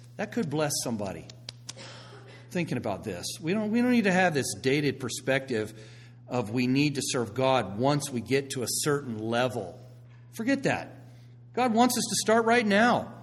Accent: Florida, United States; A few years ago, before we moved here, Tampa Bay Dream Center, we're from the Tampa Bay area of Florida.

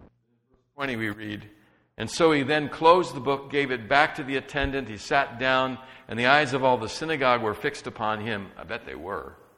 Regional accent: San Jose, California, United States; I'm from San Jose.

